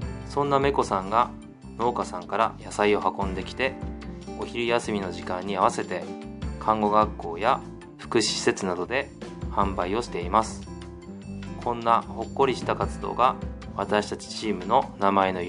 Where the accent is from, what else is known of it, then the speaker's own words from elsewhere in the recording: Yokote, Akita, Japan; 私の地元金沢小学校